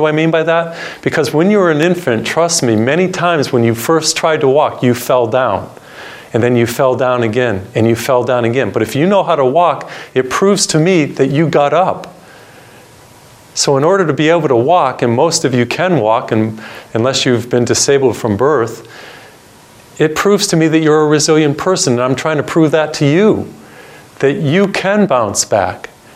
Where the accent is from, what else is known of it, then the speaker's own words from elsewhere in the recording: Springfield, Massachusetts, United States; he was inducted into the Basketball Hall of Fame in my hometown, by the way, Springfield, Massachusetts